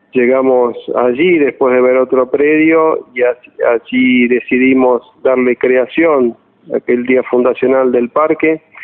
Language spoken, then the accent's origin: Spanish; Argentina; son esos emprendimientos que a mí como argentino me enorgullecen